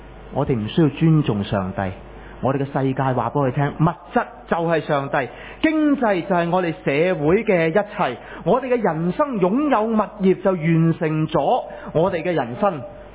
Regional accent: Hong Kong; 即是说如果我们香港人计埋大人细路仔的话

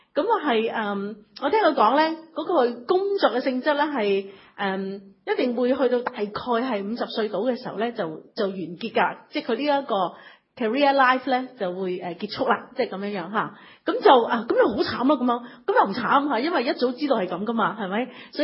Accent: China; 我哋中国人会话你冇嗰条命系咪啊？

